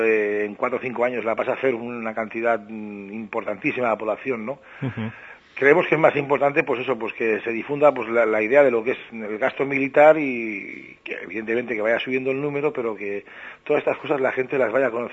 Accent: Barcelona, Catalonia, Spain; yo soy de Barcelona, ¿no? Y aquí sobre todo tengo contacto con los grupos que la promueven aquí en Cataluña

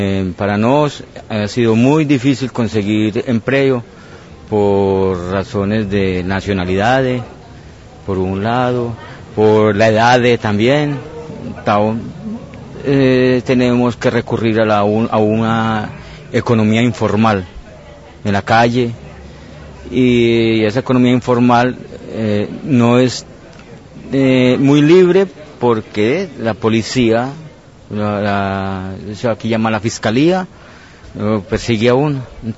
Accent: Colombia; now in Brazil; De Colombia.

